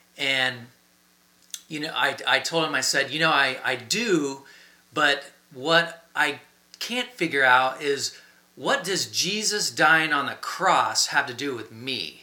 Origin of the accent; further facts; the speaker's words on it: Bellefontaine, Ohio, United States; I grew up right outside of Bell Fountain, Ohio, grew up on a small farm, and we went to church every Sunday in a small church just down the road.